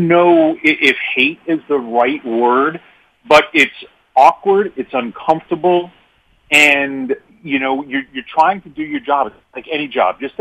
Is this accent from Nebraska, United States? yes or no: no; New York, United States; moved away as an adult; He was a guy from Boston. I was a guy from New York, and we were transplanted into Western Kentucky region.